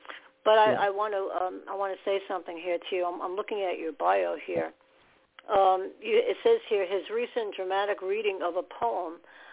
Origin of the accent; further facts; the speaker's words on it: New York, United States; accent: New York; I'm a New Yorker. I sound New York. I can't help it.